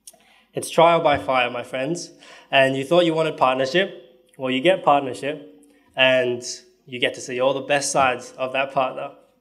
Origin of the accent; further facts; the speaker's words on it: Canberra, Australian Capital Territory, Australia; now in Sydney, Australia; I moved to Sydney about 5 years ago, after growing up in Canberra my whole life.